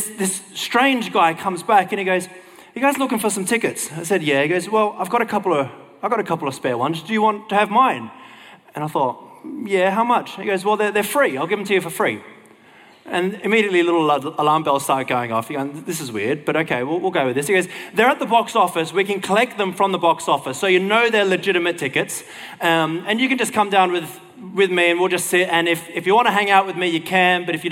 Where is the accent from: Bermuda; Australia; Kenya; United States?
Australia; accent: Aussie; I'm sure I slash his name. That's my Aussie accent doing it though.